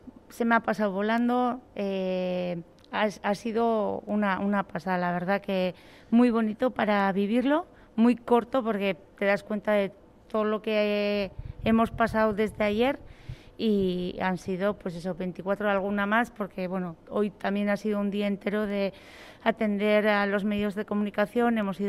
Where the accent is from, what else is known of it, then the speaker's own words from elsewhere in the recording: San Sebastián, Basque Country, Spain; Los que somos de Donosti hemos visto esta regata que tiene algo tan distinto al resto